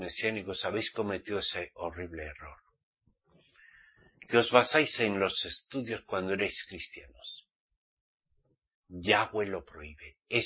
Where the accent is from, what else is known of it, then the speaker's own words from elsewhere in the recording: Spain; somos españoles.